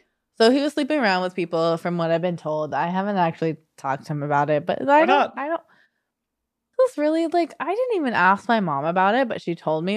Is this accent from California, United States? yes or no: yes; San Diego, California, United States; because I grew up in San Diego and then my mom moved us up north